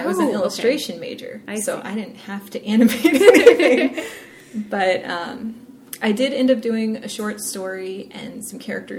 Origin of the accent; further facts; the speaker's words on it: Florida, United States; I'm from Florida.